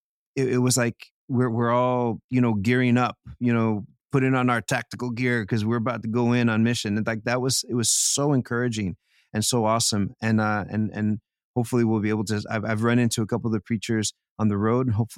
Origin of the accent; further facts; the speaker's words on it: Texas, United States; I mean, like, I'm a kid from Texas. In New Jersey, like, I had no clue what was going on anywhere.